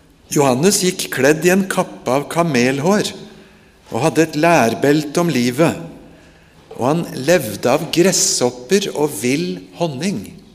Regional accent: Japan; Ellers er jeg født og vokst opp i Japan som misjonær barn.

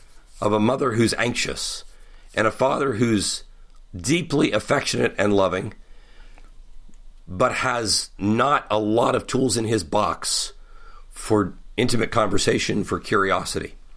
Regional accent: Ohio, United States; I was born and reared in Eastern Ohio, and my parents were in their mid-40s when I was born.

